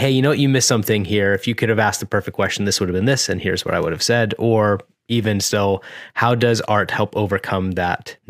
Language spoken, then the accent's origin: English; Florida, United States; I keep getting distracted by the … dinosaur since I'm from Florida.